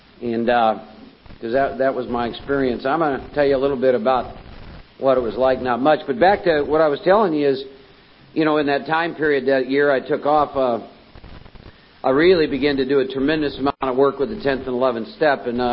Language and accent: English; Iowa, United States; I was born and raised in Iowa, Norwegian farming community. I'm one of four boys and a lot of alcoholism in my family.